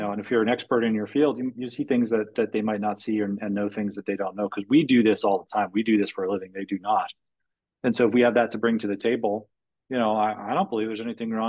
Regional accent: New Jersey, United States; now in Florida, United States; Maybe this is because I'm from New Jersey

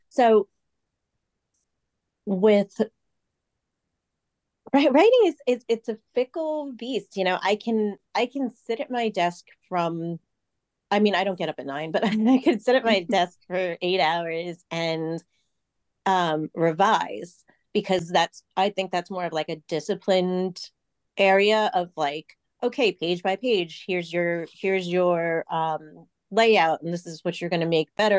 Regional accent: New York, United States; also born or lived in Seoul, South Korea; I grew up in New York in the United States, but I was born and spent, the first almost year of my life in Seoul. So I'm Korean, but I am also American.

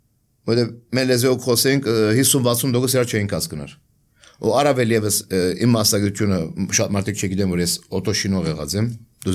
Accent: Syria; also born or lived in Saudi Arabia; Ծնել եմ Սաուդի Արաբիա 6 տարեկանին, բաբան այդ ժամանակ ոնց աշխատեր։ 6 տարեկան նոր եմ տեղափոխվել ենք Սուրիա

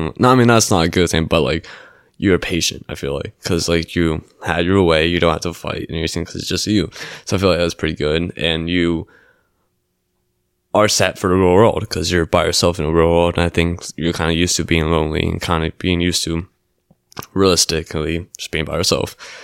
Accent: Huntington Beach, California, United States; I'm from Huntington Beach. My dad's a firefighter. My mom is a nurse

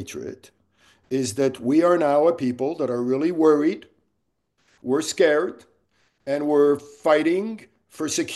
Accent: Casablanca, Casablanca-Settat, Morocco; I grew up in Casablanca, you know.

